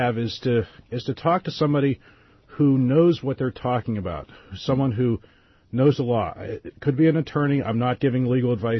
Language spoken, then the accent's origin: English; Bethel Park, Pennsylvania, United States; and I'd like to give a shout-out to anyone listening in Pittsburgh on WPTT 1360, especially anyone in my hometown of Bethel Park.